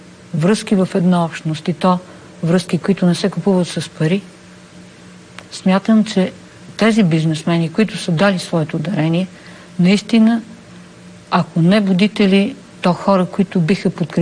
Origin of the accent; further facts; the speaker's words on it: Pernik, Pernik Province, Bulgaria; Такива хора в родния ми град Перник има бизнесмени